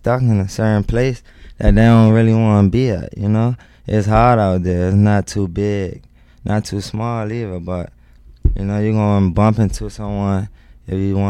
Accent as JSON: {"language": "English", "town": "Washington", "region": "District of Columbia", "country": "United States", "tie": "born or raised there", "said": "Southeast D.C."}